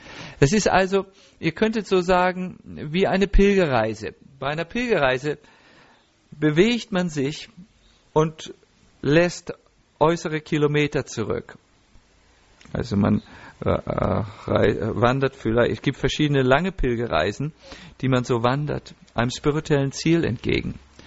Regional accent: Northern Germany, Germany; ich komme aus Norddeutschland, da kennt man nur solche Worte.

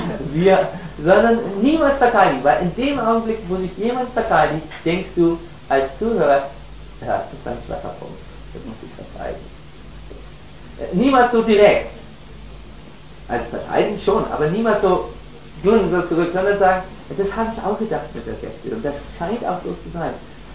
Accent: Northern Germany, Germany; wie man bei uns in Norddeutschland sagt.

